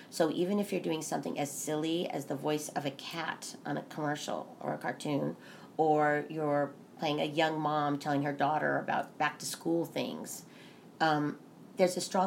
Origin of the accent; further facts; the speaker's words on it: Los Angeles, California, United States; I knew about voiceover, I think, because of growing up in Los Angeles. It's a wonderful place to grow up as an actor because everybody is an actor or writer.